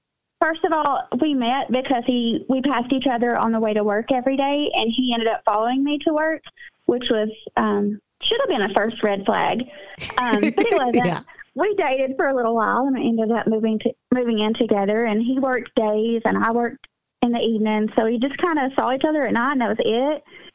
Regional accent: Tennessee, United States; I'm from East Tennessee.

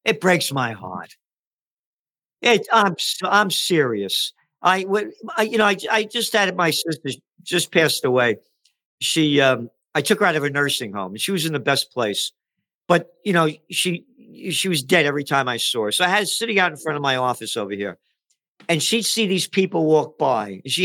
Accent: New York City, New York, United States; Oh, by the way, we grew up in the Bronx.

